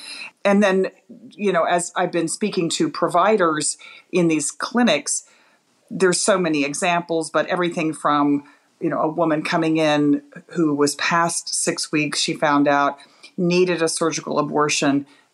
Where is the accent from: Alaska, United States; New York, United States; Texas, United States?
Texas, United States; I'm from Texas and have spent the last several months deeply in touch with people there.